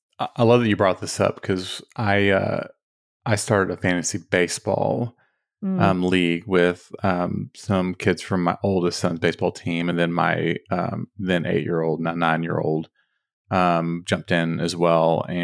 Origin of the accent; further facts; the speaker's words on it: Texas, United States; You know, we're from Texas, from DFW area.